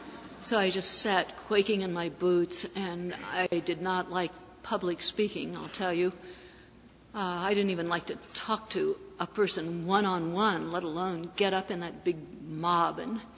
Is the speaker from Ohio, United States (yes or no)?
yes; Ohio, United States; I talked about growing up in Ohio and experiencing a lot of unhappiness there, a lot of injustice.